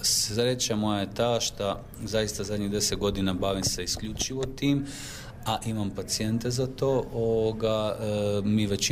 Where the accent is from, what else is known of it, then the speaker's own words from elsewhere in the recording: Rijeka, Primorje-Gorski Kotar County, Croatia; now in Opatija, Croatia; specijalist sam oralne kirurgije, dolazim iz Rijeke, živim u Opatiji, radim u Rijeci